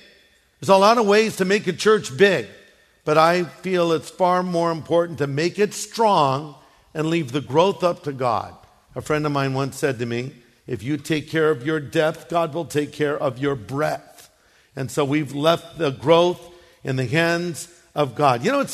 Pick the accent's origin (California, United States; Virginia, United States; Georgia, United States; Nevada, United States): California, United States; See, because I'm from Orange County. I was born here, raised here.